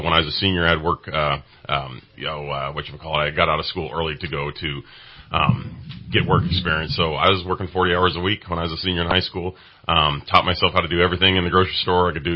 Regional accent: Redding, California, United States; I grew up here, right here in Reading. So, born and raised in Reading, went to Enterprise High School, Shasta College, you know, all the local stuff.

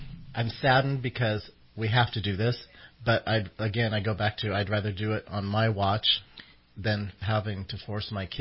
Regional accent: Sacramento, California, United States; We're from Sacramento.

